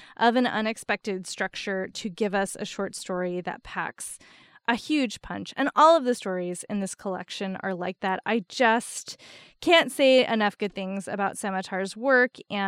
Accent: New Jersey, United States; an urban legend in New Jersey, which I grew up in New Jersey, so this story is near and dear to my heart

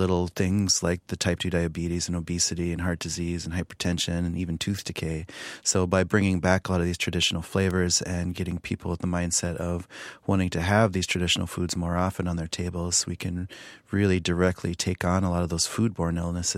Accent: Pine Ridge, South Dakota, United States; So growing up on Pine Ridge, we had a sauce called wojapi, which was traditionally chokecherry.

